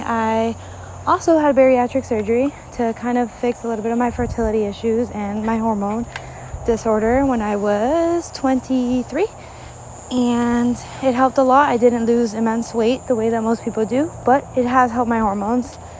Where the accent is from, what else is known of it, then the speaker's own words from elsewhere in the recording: Mexico; I grew up in Mexico.